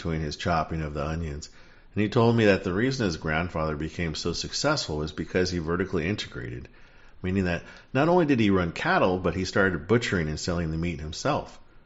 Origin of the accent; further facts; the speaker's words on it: Oregon, United States; I grew up on the Mackenzie River. We lived in many different places, from Nimrod to Rainbow to Mackenzie Bridge.